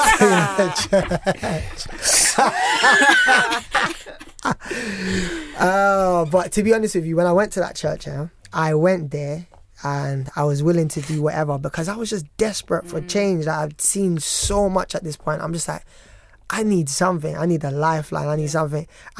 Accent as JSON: {"language": "English", "town": "Peckham", "region": "London", "country": "United Kingdom", "tie": "born or raised there", "said": "I grew up in Peckham."}